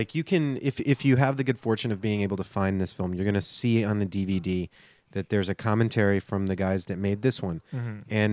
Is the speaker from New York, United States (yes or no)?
no; Georgia, United States; So, like, I'm from Georgia.